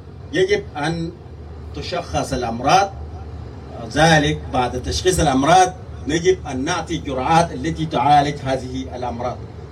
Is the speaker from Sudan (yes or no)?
yes; Sudan; احنا سودانيين يجب ان نتحاور.